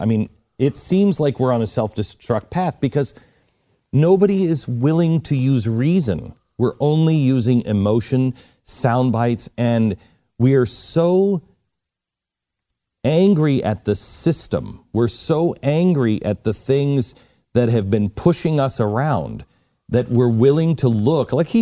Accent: New York, United States; And, you know, I'm from New York, and they're like, dude, don't go here.

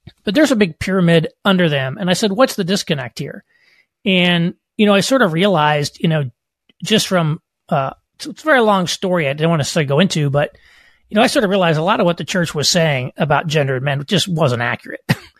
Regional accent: Indiana, United States; You know, again, I grew up in rural southern Indiana. I'm actually from Catholic peasant stock on both sides of my family, German and Sicilian, and I was baptized Catholic

